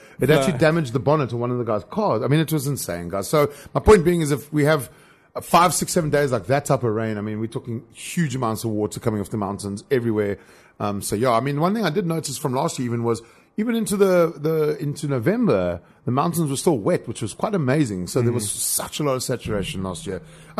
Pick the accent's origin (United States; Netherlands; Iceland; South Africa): South Africa; I'm patriotic South African, so come on the Sharks, come on the Bulls.